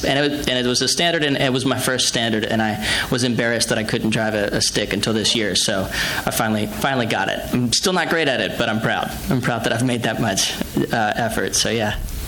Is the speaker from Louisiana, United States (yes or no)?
yes; Louisiana, United States; I grew up in Louisiana, so, you know, Cajun music, folk-based music has always had my heart